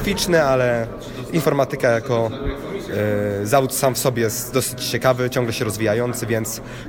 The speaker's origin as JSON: {"language": "Polish", "region": "Łódź Voivodeship", "country": "Poland", "said": "pochodzę z Konstantynowskiego."}